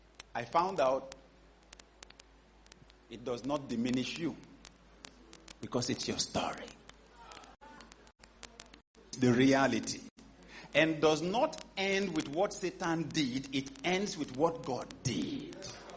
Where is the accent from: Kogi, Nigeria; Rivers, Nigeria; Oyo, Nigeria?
Kogi, Nigeria; I have an uncle who was to get married December 21st at my hometown in Kogi State.